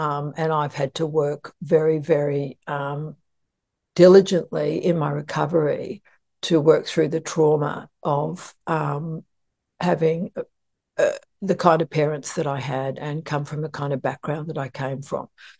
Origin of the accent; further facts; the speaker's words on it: Sydney, New South Wales, Australia; I'm from an Irish Catholic family in Sydney, Australia, and I'm one of 8 kids, and Irish Catholic and very like going to mass.